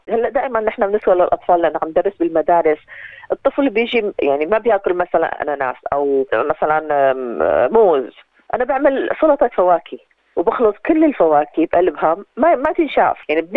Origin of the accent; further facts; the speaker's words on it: Syria; now in Australia; أنا بالنسبة لي أنا من سوريا